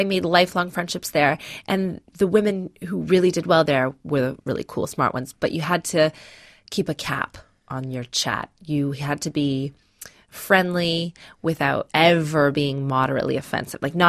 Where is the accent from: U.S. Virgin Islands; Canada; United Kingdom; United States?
Canada; I grew up in Canada.